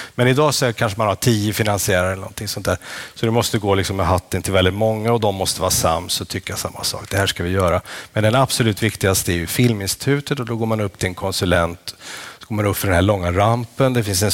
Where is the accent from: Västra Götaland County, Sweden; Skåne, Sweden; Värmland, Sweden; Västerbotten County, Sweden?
Värmland, Sweden; accent: Värmland; då får jag nog behärska min värmländska lite grann. Så jag hade en ganska lång period där när jag tillhör de där töntarna som skruvar ner sin dialekt.